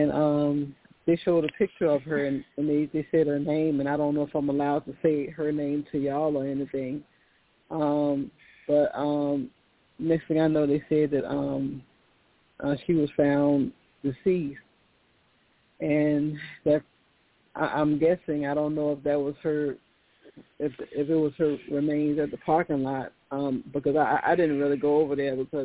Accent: Virginia, United States; It's over the V like in Virginia, and I'm from Virginia.

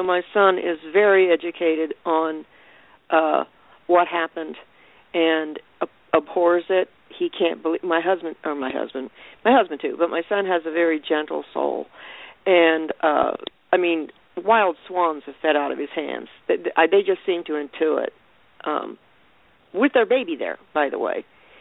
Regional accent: Ireland; I'm Irish. My people were enslaved for a long time.

